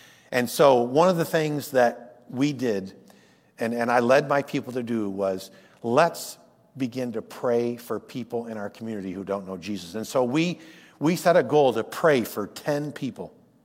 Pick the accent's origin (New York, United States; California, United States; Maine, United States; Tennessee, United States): New York, United States; Corinth; my dad, for many years, worked as a EMT in my hometown of Corinth, New York.